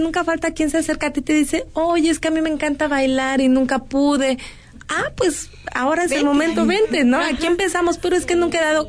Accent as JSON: {"language": "Spanish", "region": "Hidalgo", "country": "Mexico", "tie": "born or raised there", "said": "Pues yo desde chiquita siempre, no soy de aquí, soy de Hidalgo."}